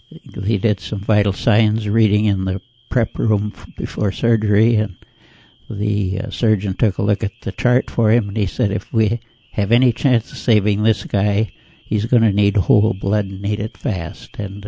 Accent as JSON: {"language": "English", "region": "Minnesota", "country": "United States", "tie": "born or raised there", "said": "That was a shock to me, born and raised in Minnesota, of course."}